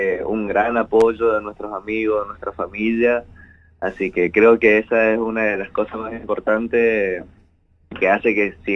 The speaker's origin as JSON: {"language": "Spanish", "region": "Corrientes", "country": "Argentina", "said": "Sí, los cuatro somos de Corrientes."}